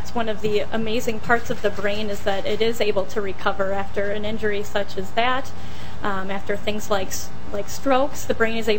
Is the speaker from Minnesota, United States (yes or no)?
yes; Saint Paul, Minnesota, United States; I grew up in St. Paul, and I attended the University of Minnesota for my undergraduate education.